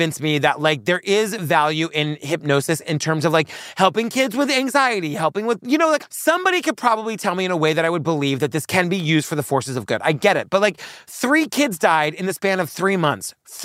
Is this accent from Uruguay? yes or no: no; Massachusetts, United States; Like, you know, where I grew up on Cape Cod, they would do this, like, X-rated hypnotist thing a lot.